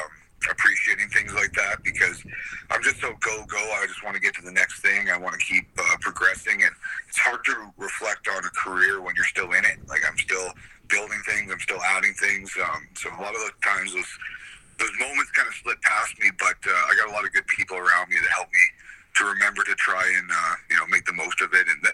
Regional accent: Alberta, Canada; also born or lived in Calgary; So I don't feel like I'm just kind of one place. I'm kind of Albertan.

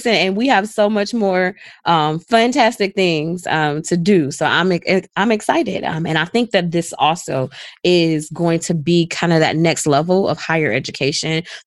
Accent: Detroit, Michigan, United States; So I am from Detroit.

